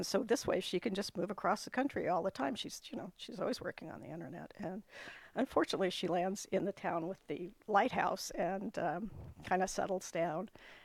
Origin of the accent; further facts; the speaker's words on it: West Coast, United States; And, the whole Pacific coast, obviously. I'm from the West Coast.